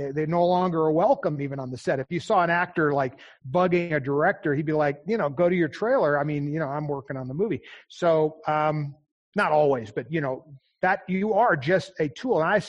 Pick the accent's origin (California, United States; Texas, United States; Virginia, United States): California, United States; I love it. I was born there. I was brought up in California. I still own homes there.